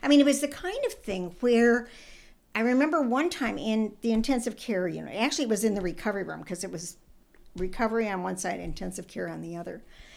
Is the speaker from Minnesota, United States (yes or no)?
yes; Minnesota, United States; And so we're both from Minnesota, and we've been buddies ever since.